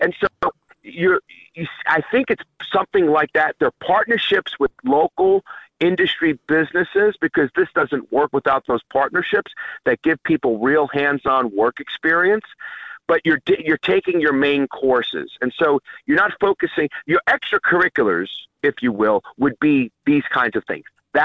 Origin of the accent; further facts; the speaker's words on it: New York, United States; where I grew up in New York, we had a BOCES program, okay?